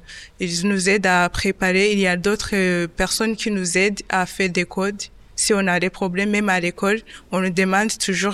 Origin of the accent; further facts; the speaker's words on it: Rwanda; now in France; j'ai 23 ans, je suis rwandaise.